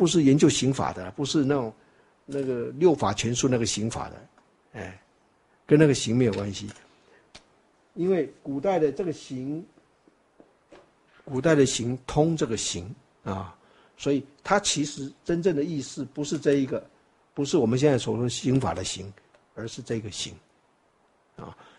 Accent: China; 那我们中国人就是很干脆了

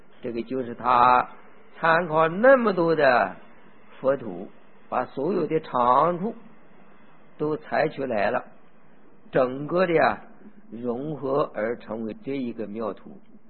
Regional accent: China; 就是我们中国人你学孔子学儒的话，孔子讲的话都是一样的

